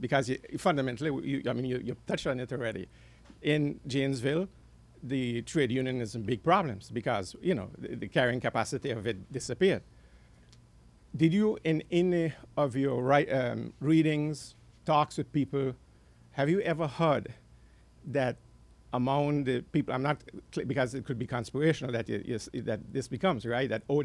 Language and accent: English; Netherlands; Same thing happening in Europe where I grew up. I grew up in the Netherlands.